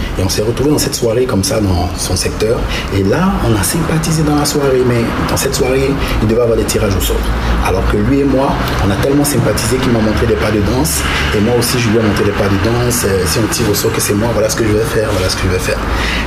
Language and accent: French; Côte d’Ivoire; Je suis un petit bété, je viens de l'ouest de la Côte d'Ivoire.